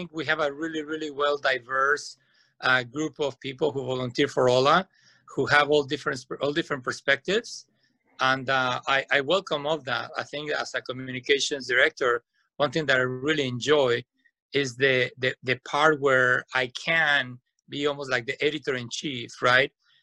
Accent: Mexico City, Mexico; Mexico City.

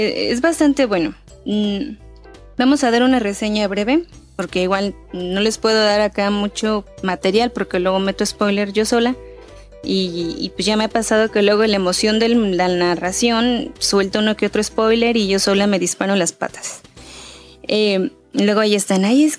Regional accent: Mexico; uno como mexicano, ¿qué más puede decir?

